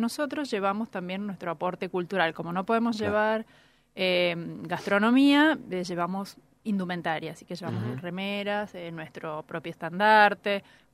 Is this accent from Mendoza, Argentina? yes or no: yes; General Alvear, Mendoza, Argentina; yo soy de General Alvear y allá desembarcó una gran cantidad de ucranianos